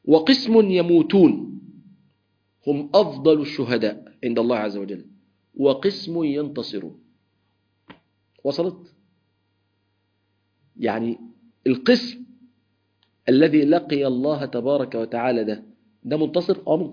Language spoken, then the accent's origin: Arabic; Egypt; ونسأل الله تعالى أن يحفظ بلادنا مصر وأمة